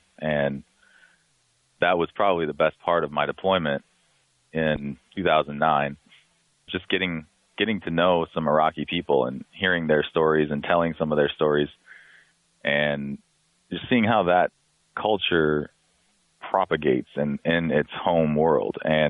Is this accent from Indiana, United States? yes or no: no; Arizona, United States; I got to go to my home state, which is Arizona